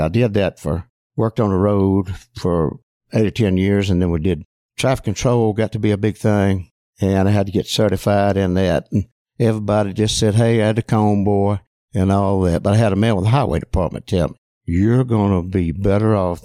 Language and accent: English; Caledonia, Mississippi, United States; I'm from Caledonia, Mississippi. I know ain't nobody ever heard of that, but it's just south of Tupelo and north of Columbus.